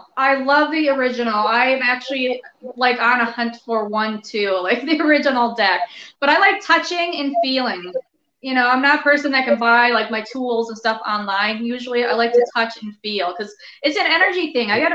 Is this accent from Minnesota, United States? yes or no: yes; Minneapolis, Minnesota, United States; now in St. Paul, United States; So I'm originally from Minneapolis, now I live in St. Paul.